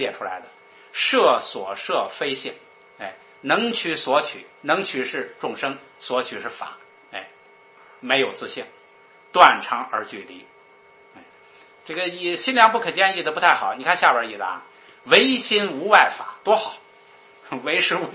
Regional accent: China; 但是在他那不矛盾，我们中国人都不矛盾。

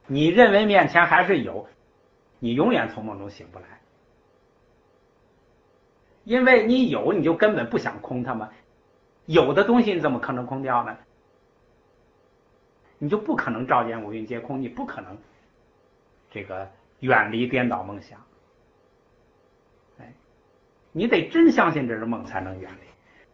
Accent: China; 我们中国人那么多和尚一辈子研究唯识，都没有找到真正唯识的意思。

